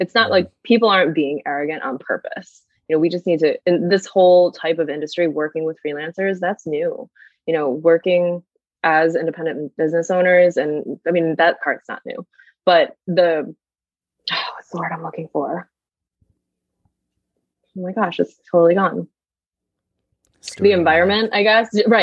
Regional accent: Philippines; You know, I'm Filipino, so I can say this

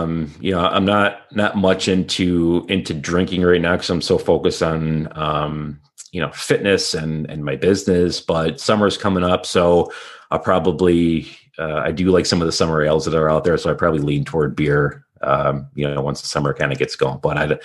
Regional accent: Kenmore, New York, United States; Yeah, I grew up in Kenmore, which is an immediate suburb just outside the city of Buffalo.

